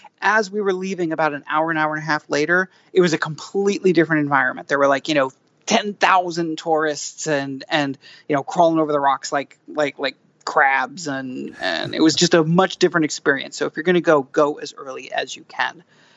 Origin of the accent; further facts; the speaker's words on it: New York City, New York, United States; maybe because I'm basically a New Yorker and I, you know, I do Broadway